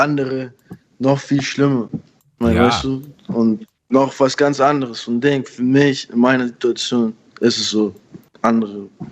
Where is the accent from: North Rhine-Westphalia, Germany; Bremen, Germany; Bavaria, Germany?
Bavaria, Germany; ich komme aus Bayern, Bruder. Ich kriege jeden Tag fünf Sprüche, Bruder.